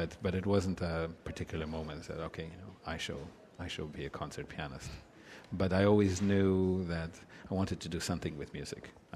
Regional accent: Russia; now in Boston, United States; growing up in Russia, and then it was like floodgates opened

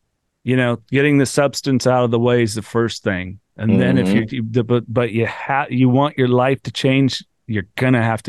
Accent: Georgia, United States; We're just like, hey, I'm from Georgia, you know?

